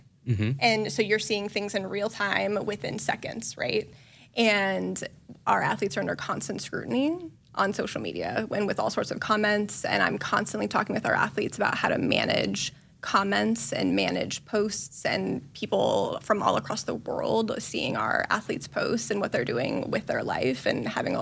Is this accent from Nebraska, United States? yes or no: yes; Nebraska, United States; And I'm a Nebraska native, and so getting back to my home state and supporting our athletes was a great career move for me.